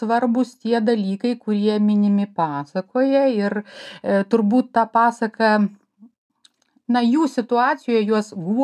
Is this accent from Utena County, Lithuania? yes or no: yes; Giedraičiai, Utena County, Lithuania; also born or lived in Vilnius; gimusi su Molėtų rajone, Giedraičių parapijoje, na, tokia va, visai greta prie Vilniaus rajono. Bet visada juokauju, kad įkvėpiau oro ir dangų pamačiau turbūt Vilniuje